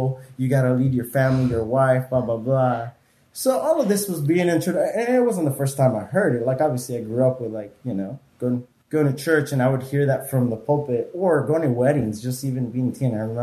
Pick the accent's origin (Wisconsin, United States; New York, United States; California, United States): California, United States; And growing up, I'm going to say, growing up in California, I have family members, friends that I grew up with.